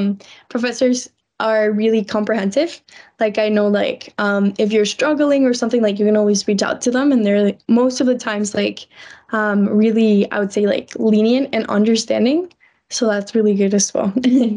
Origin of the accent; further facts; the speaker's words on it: Mexico; I'm from Mexico, so back home, the weather never dropped down past 10 degrees.